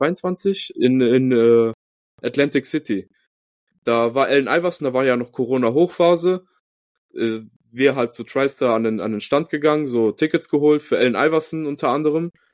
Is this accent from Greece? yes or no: yes; Greece; German is a second language; now in Germany; ich als Grieche